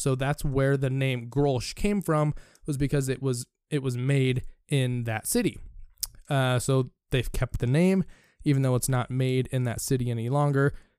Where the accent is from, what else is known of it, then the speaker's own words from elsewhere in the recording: United States; I'm an American speaking. I'm an American trying to read foreign city names, so I'll do my best.